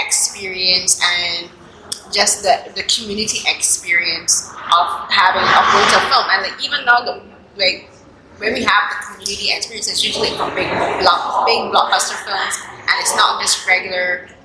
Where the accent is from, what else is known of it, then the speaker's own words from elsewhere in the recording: Barbados; like I'm from Barbados, so like Barbados, we have two main theater cinema theaters. And we have a drive-in theater